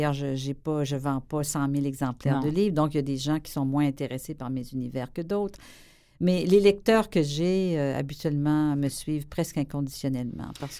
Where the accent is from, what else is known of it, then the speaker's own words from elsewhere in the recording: Quebec City, Quebec, Canada; born there; Je suis née à Québec